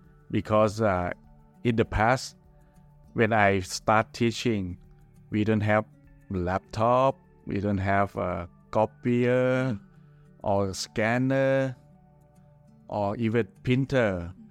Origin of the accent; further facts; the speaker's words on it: Chiang Mai, Thailand; English is a second language; moved away as an adult; now in Bangkok, Thailand; Before that, I moved from Chiang Mai, my hometown, to work in Bangkok at the Bangkok Christian College for 3 years.